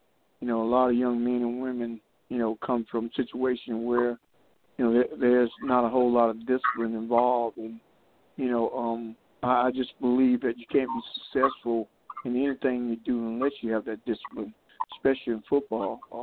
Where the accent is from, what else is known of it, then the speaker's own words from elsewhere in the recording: Columbia, South Carolina, United States; I'm from Columbia, South Carolina. Grew up in Columbia, went to Columbia High, played at South Carolina State under Willie Jeffries.